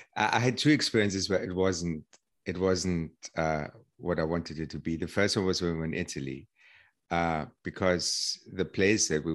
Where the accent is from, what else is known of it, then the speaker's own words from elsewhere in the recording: Germany; when I grew up in Germany